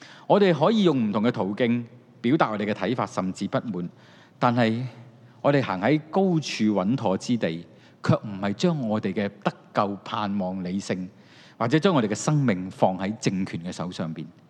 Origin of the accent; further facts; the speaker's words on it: Hong Kong; 甚至我们今天听见有抗争的时候，我们香港人心里面最怕是什么？六四的重演，解放军的入城。